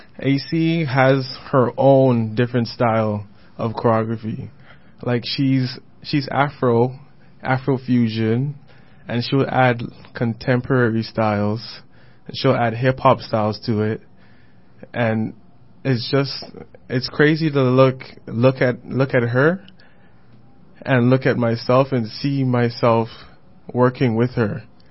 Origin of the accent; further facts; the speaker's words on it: Canada; born there; I was born in Canada. And going back was like a culture change. Like, I seen, like, my parents' home, mm-hmm. how they grew up, and I realized how privileged I was living in Canada.